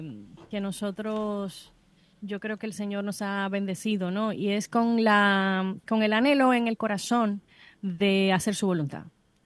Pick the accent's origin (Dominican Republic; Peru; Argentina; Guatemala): Dominican Republic; soy dominicana